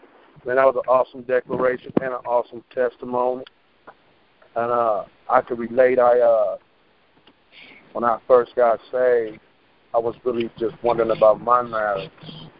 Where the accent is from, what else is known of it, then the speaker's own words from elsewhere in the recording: Vallejo, California, United States; And I'm from Vallejo, so when they keep saying Vallejo, I'm trying to picture her face.